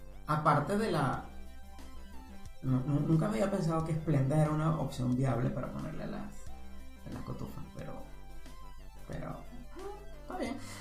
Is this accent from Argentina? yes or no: no; Portugal; moved away; also born or lived in Venezuela; yo emigré de Portugal, porque no aguantaba el aburrimiento. Pero estando en Latinoamérica, específicamente, bueno, todo el tiempo que yo viví en Venezuela.